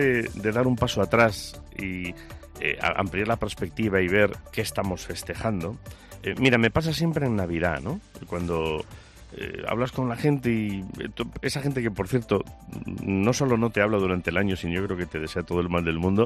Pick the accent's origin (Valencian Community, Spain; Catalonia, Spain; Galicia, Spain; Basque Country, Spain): Galicia, Spain; now in Zamora, Spain; yo te lo digo como gallego, zamorano de adopción, pero gallego de origen